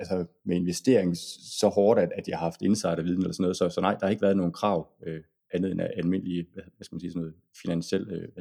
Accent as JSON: {"language": "Danish", "region": "North Denmark Region", "country": "Denmark", "said": "nu er jeg oprindelig nordjyde"}